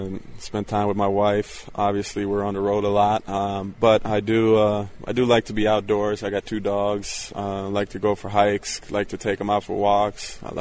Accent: Sweden; There's a lot of hockey growing up in Sweden.

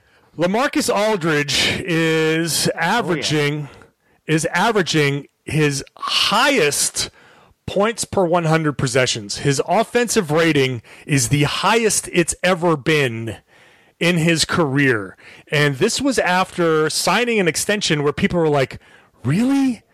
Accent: Boston, Massachusetts, United States; I grew up in the Boston area.

